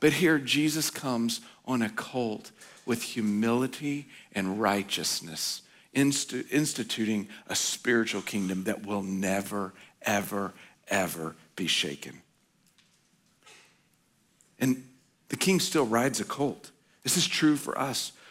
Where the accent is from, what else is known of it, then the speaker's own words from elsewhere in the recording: Oklahoma, United States; again, I grew up in Oklahoma.